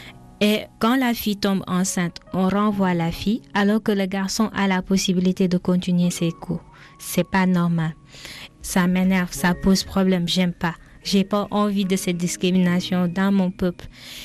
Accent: Sédhiou, Senegal; Je suis née et j'ai grandi en Casamance, en particulier dans la région de Sédhiou.

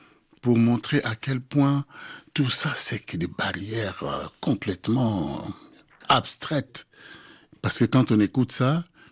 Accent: Kongo Central, DR Congo; J'avais fait cette formule parce que je suis du Bas-Congo. Mais je ne sais pas parler la langue, ma propre langue, qui est le Kikongo.

